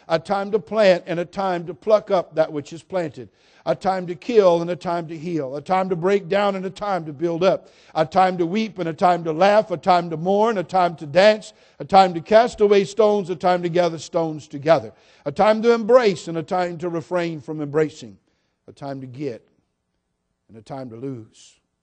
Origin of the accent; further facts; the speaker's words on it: United States; I follow it carefully because I'm an American.